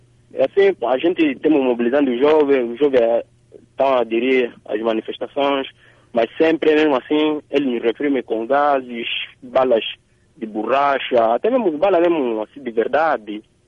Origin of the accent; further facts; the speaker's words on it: Angola; nós, como angolano, povo autóctone